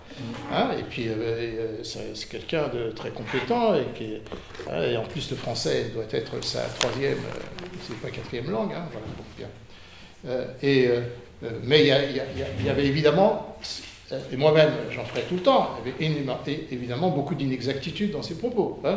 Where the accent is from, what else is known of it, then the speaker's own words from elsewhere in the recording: France; born there; je suis né en France, j'étais éduqué à l'école publique, etc. J'ai vécu dans un milieu catholique.